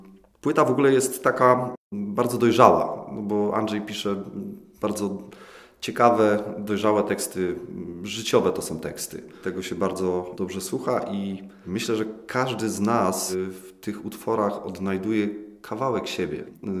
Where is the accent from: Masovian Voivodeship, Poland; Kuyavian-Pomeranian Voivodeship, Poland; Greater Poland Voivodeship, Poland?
Greater Poland Voivodeship, Poland; Gniezno; now in Zielona Góra, Poland; Tak, pochodzę z Gniezna, czyli pierwsza stolica Polski.